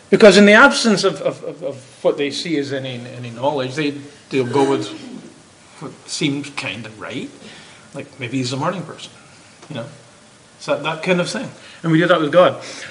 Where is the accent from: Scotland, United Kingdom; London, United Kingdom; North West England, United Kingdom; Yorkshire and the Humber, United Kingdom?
Scotland, United Kingdom; born there; I'm hearing a whisper, Scotland. You're right. Nobody knows the town.